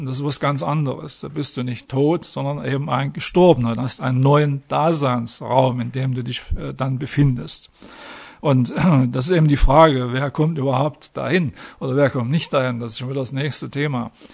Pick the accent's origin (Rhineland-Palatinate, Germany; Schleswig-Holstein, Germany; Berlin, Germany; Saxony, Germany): Saxony, Germany; Tot, ich bin Sachse, muss sagen, mit zwei harten T, ne?